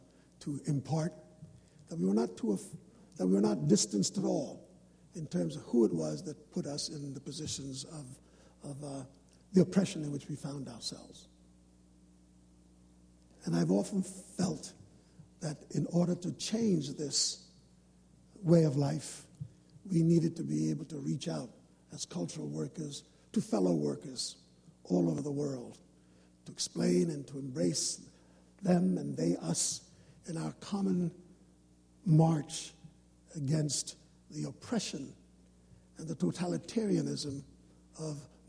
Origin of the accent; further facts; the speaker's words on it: Harlem, New York, United States; I watched through the dual privilege of growing up in Harlem in America because I was born there, and as an African American, I had one set of experiences, and because my parents were immigrants and came from the Caribbean